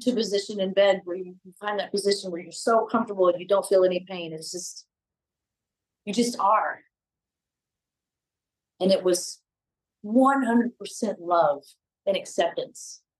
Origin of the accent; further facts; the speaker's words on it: Cedar Hill, Texas, United States; I grew up in Cedar Hill, and we had property, and it was gorgeous, woods and a pond, and we were very poor